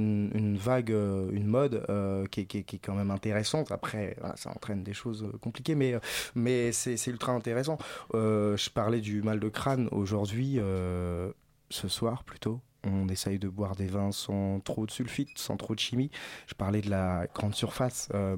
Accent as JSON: {"language": "French", "town": "Paris", "region": "Île-de-France", "country": "France", "said": "je suis parisien, mais je suis parti à Lyon faire ce qui s'appelle une mention complémentaire semellerie."}